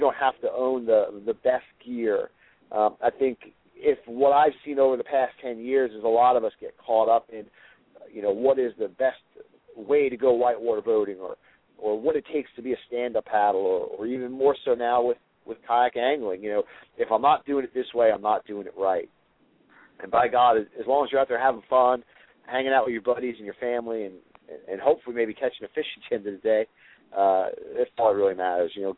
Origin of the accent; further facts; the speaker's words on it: Long Island, New York, United States; I grew up on Long Island myself